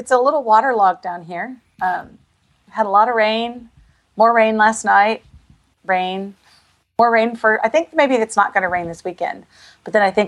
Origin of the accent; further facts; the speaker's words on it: Arlington, Texas, United States; from Arlington, Texas